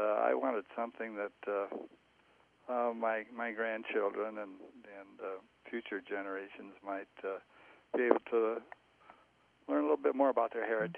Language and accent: English; Brayton, Iowa, United States; Okay, well, I was born in just outside of Brayton, Iowa, on a farm, and then we moved around a lot.